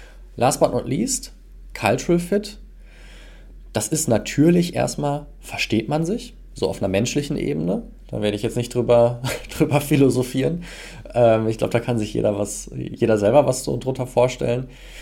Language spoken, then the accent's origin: German; North Rhine-Westphalia, Germany; Wir kommen aus dem Pott, wir reden so, wie uns die Schnauze gewachsen ist.